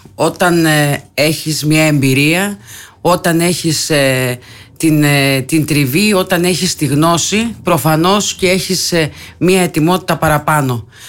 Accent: Heraklion, Crete, Greece; Εγώ γεννήθηκα στο Ηράκλειο, μεγάλωσα στο Ηράκλειο, ζω στο Ηράκλειο.

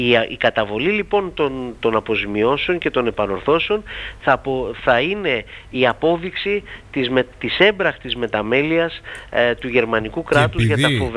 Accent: Viannos, Crete, Greece; για το φοβερό έγκλημα στην πατρίδα μου, τη Βιάνο

